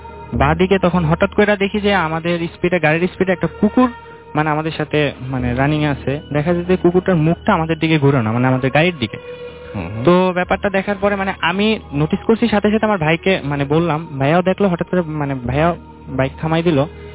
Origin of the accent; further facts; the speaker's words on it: Barisal, Barisal Division, Bangladesh; now in Mohammadpur, Bangladesh; আমি আসছি মোহাম্মদপুর থেকে, আমার হোম টাউন বরিশালে।